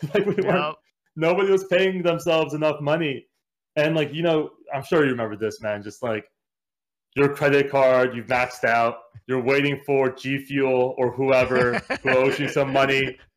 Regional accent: Los Angeles, California, United States; My background, I'm the son of immigrants, born and raised in Los Angeles, went to public school my entire life before getting a real good chance to go to the university out east.

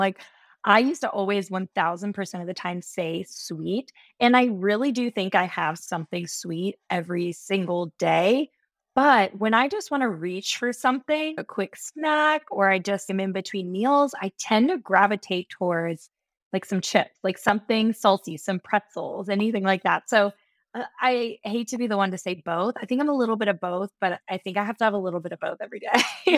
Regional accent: Lewisburg, West Virginia, United States; And I'm in the South, in South Carolina. So it is a lot more mild. than where I grew up in West Virginia, where it'd be like, even the fall was too cold for me. Like, I'm pretty sure they're already in the 50s in Lewisburg where I grew up.

